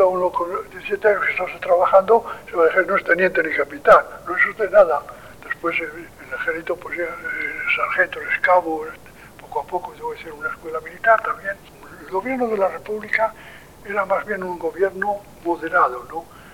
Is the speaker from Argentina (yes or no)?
no; León, Castile and León, Spain; also born or lived in El Entrego; Nací en Asturias, en el año Santana, precisamente en el Entrego, que es, hace parte del Consejo de San Martín del Rey Aurelio. Y allí, pues, cuando tenía 4 años, creo, 3 o 4 años, mi padre se fue a León.